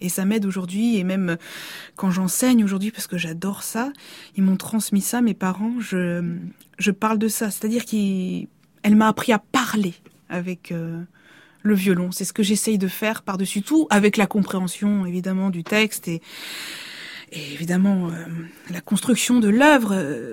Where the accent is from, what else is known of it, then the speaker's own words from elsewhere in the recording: Bordeaux, Nouvelle-Aquitaine, France; born there; je suis née à Bordeaux en 1981 et je suis violoniste.